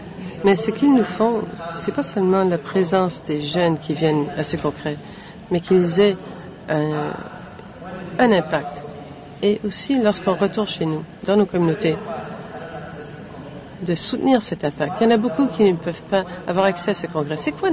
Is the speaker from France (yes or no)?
no; Uganda; Moi, je viens de l'Ouganda, où je suis cofondateur de Ugandan Positive, séropositif de l'Ouganda.